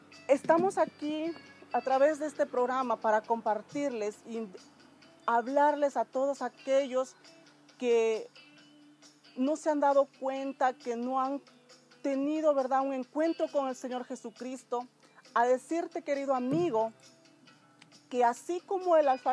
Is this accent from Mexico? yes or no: yes; Mexico; soy mexicana.